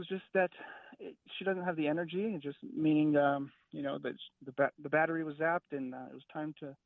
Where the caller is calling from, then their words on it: Fort Collins, Colorado, United States; I'm calling from Fort Collins, Colorado.